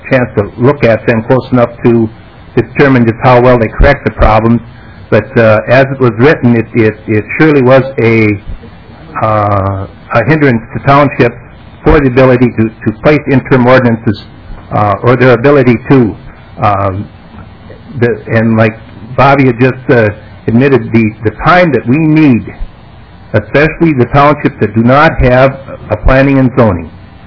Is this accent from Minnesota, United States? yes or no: yes; Minnesota, United States; I'm from Todd County, Minnesota.